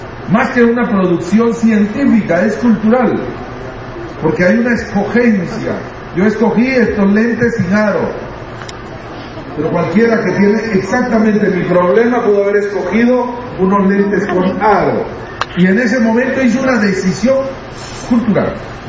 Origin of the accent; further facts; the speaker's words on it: Guatemala; Spanish is a second language; now in La Paz, Bolivia; Lo hice inicialmente en mi idioma, yo soy de Guatemala y vivo ahora en La Paz